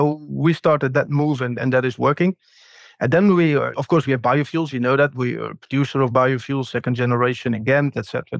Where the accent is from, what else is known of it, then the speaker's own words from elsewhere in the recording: Zeeland, Netherlands; English is a second language; I'm from Zeeland, so I'm a little bit down to earth in those kind of things, right?